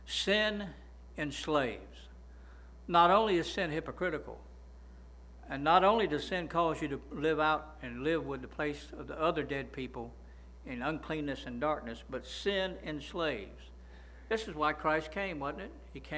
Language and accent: English; Pavo, Georgia, United States; I mean, I'm from Pavo, but I can add that up, right?